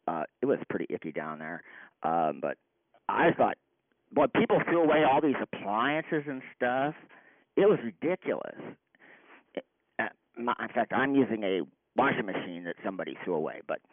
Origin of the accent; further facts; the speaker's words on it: Cedar Rapids, Iowa, United States; I was going to say, actually, I'm from Cedar Rapids. I'm down here in the old home place helping my mother do some stuff.